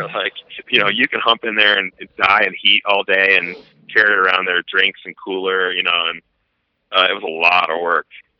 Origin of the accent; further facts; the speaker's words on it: Ohio, United States; now in Denver, United States; And I grew up in the Midwest in Ohio, chasing species around there